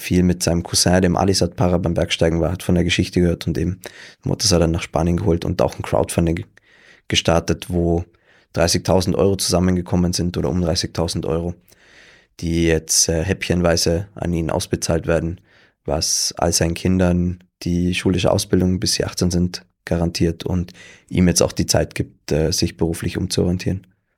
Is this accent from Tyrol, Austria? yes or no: yes; Tyrol, Austria; also born or lived in Munich; Aber ganz, ganz oft umgezogen in meinem Leben, gemeinsam mit meinen Eltern. Und bin in Tirol aufgewachsen und Tirol. Wenn du mich fragst, was meine Heimat ist, dann ist es Tirol. Und da der Bezirk Reutte, wo ich auch ja jetzt immer noch lebe